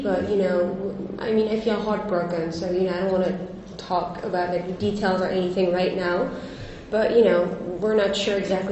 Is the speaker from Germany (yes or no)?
no; France; English is a second language; coming from, you know, France, I come from France. It was even further away